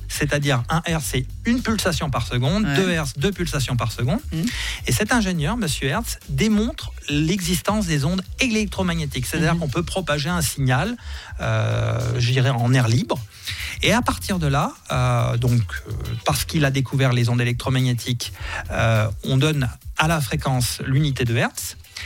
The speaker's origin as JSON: {"language": "French", "country": "Switzerland", "said": "chez nous, en Suisse, à Salvan, dans le Valais."}